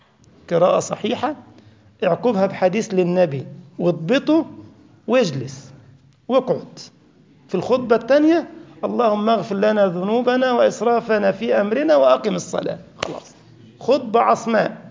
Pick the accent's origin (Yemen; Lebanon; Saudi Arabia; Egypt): Egypt; طلع فوقنا قال يمنق يا خيار زي ما بيقول عندنا في مصر